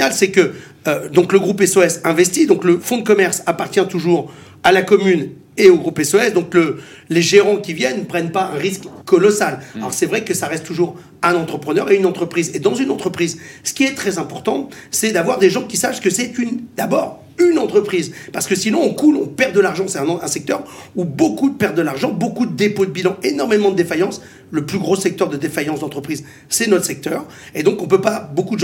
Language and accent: French; Grand Est, France; born there; Moi, là-bas, je n'habite pas à Paris. Je suis né dans les Ardennes